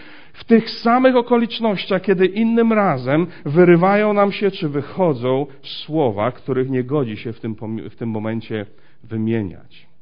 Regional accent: Głubczyce, Opole Voivodeship, Poland; Ja pochodzę z Głubczyc

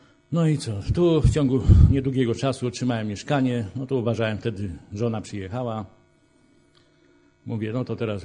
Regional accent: Szczecin, West Pomeranian Voivodeship, Poland; born there; urodziłem się w Szczecinie.

